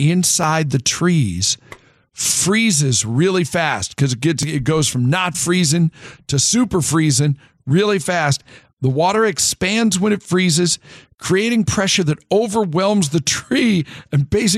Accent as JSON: {"language": "English", "region": "Northwest", "country": "United States", "tie": "born or raised there", "said": "And growing up in the Northwest, where it doesn't get that cold."}